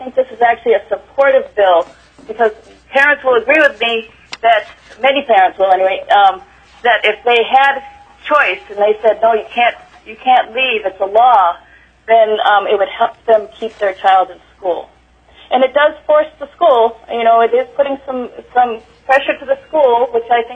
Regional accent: Seward, Alaska, United States; Hi, this is … I'm from Seward, Alaska.

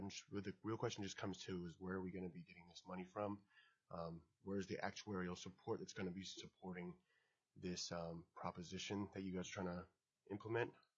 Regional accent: Anchorage, Alaska, United States; I'm here on my own behalf from Anchorage, Alaska. Born and raised in Anchorage, Alaska.

